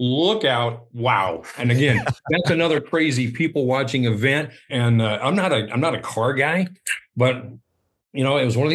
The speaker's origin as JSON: {"language": "English", "town": "Omaha", "region": "Nebraska", "country": "United States", "tie": "born or raised there", "also_born_or_lived": "Iowa", "said": "I grew up with like stock car racing on Friday nights. This is how old I am from Omaha and in Iowa, stock car racing on Fridays"}